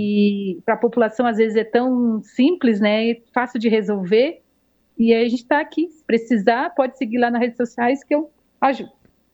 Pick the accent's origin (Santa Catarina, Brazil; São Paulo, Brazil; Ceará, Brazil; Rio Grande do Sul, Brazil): Santa Catarina, Brazil; now in Criciúma, Brazil; eu sou natural de São Jero.